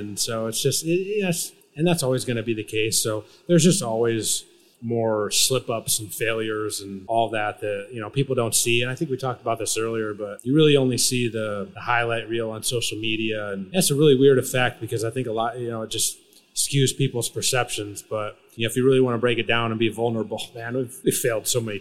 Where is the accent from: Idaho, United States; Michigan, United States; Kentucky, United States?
Michigan, United States; Hated them, and I'm from Michigan. Like, it seems kind of weird, but where I grew up was like literally halfway between Detroit and Chicago.